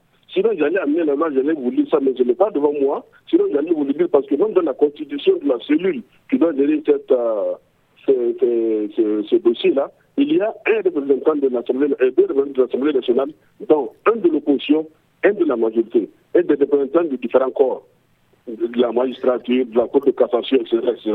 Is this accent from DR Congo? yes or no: no; Niger; moi je pense que nous-mêmes qui sommes là, nous sommes tous des Nigériens, madame.